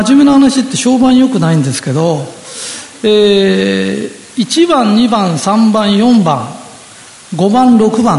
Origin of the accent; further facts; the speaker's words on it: Tokyo, Japan; accent: Edo; だしとしって言ってるのが何だかよくわからないんだけど、江戸っ子は大体そんなもんなんです。